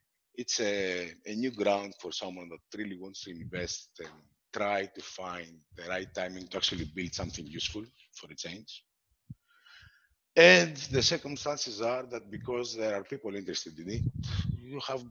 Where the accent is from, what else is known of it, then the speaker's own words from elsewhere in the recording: Gythion, Peloponnese, Greece; also born or lived in Athens; I was born in Athens, grew up there until I was 6 or 7. And then I grew up and went to throughout school in a small seaside city, Gythion. It's North Peloponnese. It's near Sparta.